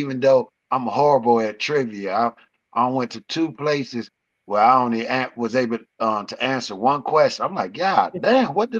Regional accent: Chicago, Illinois, United States; I'm from Chicago and I have a show on the strip in Vegas.

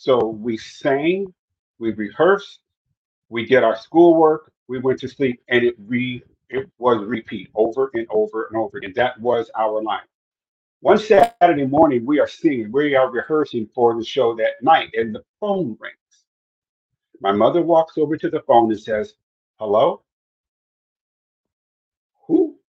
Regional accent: Los Angeles, California, United States; In 1971, my family, we were very poor. I grew up in South Central LA. I went to 11 grade schools before I graduated high school.

